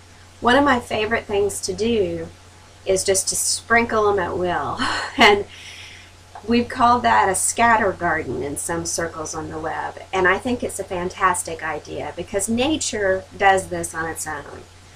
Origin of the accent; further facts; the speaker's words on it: Indiana, United States; On the web … around here, it's just … I'm a gardener from Southern Indiana.